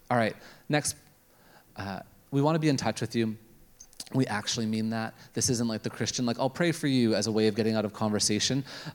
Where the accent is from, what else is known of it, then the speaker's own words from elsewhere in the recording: Canada; so I'm a Canadian driver, so I still somewhat follow rules.